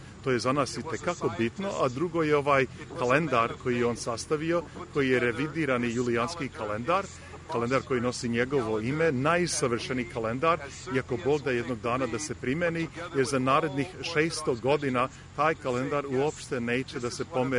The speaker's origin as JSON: {"language": "Serbian", "town": "Cleveland", "region": "Ohio", "country": "United States", "tie": "born or raised there", "said": "ja sam rođen ovde u Clevelandu, ovde sam i odrastao i školovan i tako dalje"}